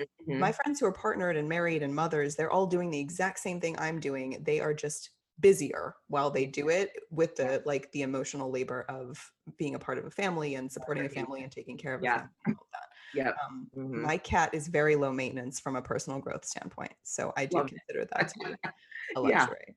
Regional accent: Fort Worth, Texas, United States; I grew up in Fort Worth, Texas, and the rule at school was your shorts had to fall below your fingertips.

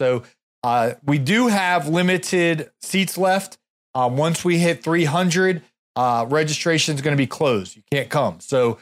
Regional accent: Ohio, United States; I'm from the Big Ten, by the way. Born and raised in Ohio. Go Buckeyes.

